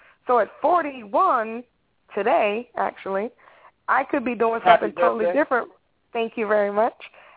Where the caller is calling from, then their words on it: Brooklyn, New York, United States; I'm calling from Brooklyn.